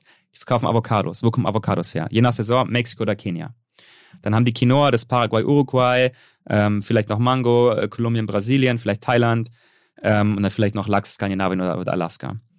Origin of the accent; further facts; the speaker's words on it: Bavaria, Germany; Genau, ich bin halb Libanese. Ich bin allerdings in Deutschland aufgewachsen. Kleinen Dorf in Bayern. Ja, aber so halt zwischen den zwei Kulturen.